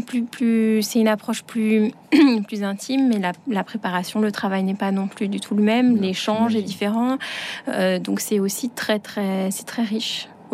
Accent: France; je suis française, mais issue quand même de l'école russe du violon

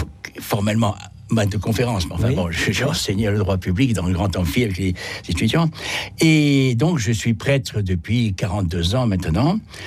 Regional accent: Nice, Provence-Alpes-Côte d'Azur, France; born there; first language ru; French is a second language; Le russe a été ma langue maternelle jusqu'à mes 6 ans, alors que je suis né à Nice, je suis né en France. Mon père est français

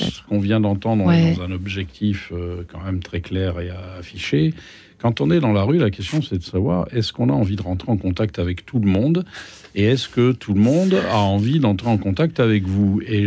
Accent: Paris, Île-de-France, France; Et en tant que Parisien, je suis pas habitué.

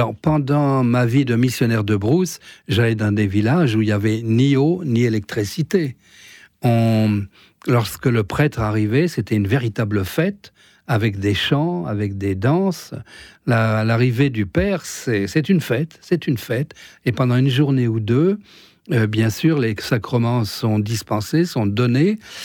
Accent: Tours, Centre-Val de Loire, France; now in Madagascar; je suis originaire du diocèse de Tours, où je suis incardiné

